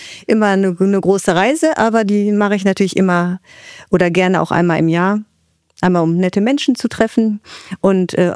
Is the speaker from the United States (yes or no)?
yes; Kauai, Hawaii, United States; Genau, es ist Kauai. Das ist die Garteninsel, die westlichste Insel.